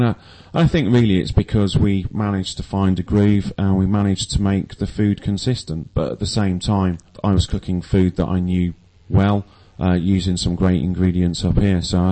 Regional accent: West Midlands, United Kingdom; born there; No, I'm not a native Yorkshireman. I was born in Warwickshire, down in the Midlands, but a lot of my family was from the Yorkshire area.

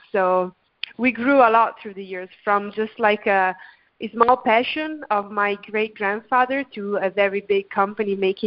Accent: Grigno, Trentino-Alto Adige, Italy; English is a second language; I am in Italy. I'm in North Italy. I am in Grigno, which is my hometown. It's in the province of Trento, so near Lake Garda

